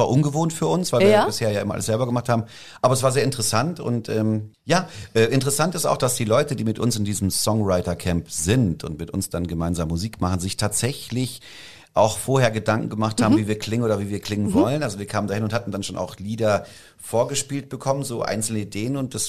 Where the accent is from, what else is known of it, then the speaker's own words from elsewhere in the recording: Halle, Saxony-Anhalt, Germany; Na, weil ich komme doch aus Halle.